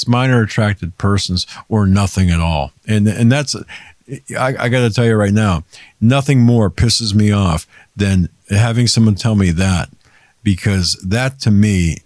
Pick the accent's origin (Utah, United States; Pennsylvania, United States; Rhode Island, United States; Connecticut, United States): Pennsylvania, United States; Erie; Okay, it was in my hometown, Erie, Pennsylvania.